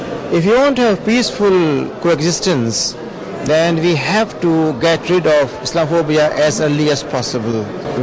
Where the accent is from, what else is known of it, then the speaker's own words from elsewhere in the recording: Pakistan; English is a second language; I am from Pakistan. I am Vice Chancellor of Rifai University there.